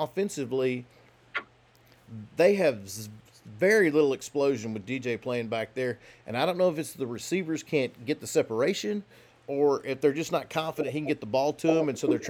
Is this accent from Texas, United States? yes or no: yes; The Woodlands, Texas, United States; I got two friends running for township here in my hometown, The Woodlands, Texas